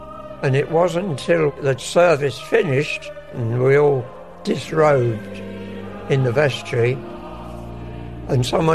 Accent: Bromley, London, United Kingdom; I was born in Bromley, Kent, in 1927. I lived there for the first 30 years of my life.

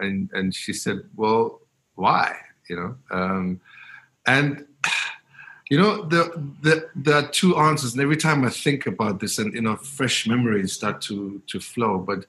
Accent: Diepkloof, Gauteng, South Africa; growing up in Deep Kloof in the 80s and the 90s, we were also surrounded by, you know, a lot of ills.

